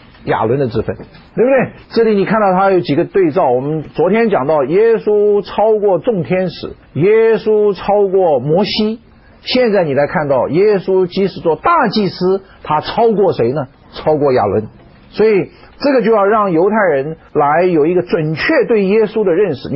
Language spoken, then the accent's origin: Chinese; China; 因为我们中国人没有旧约的背景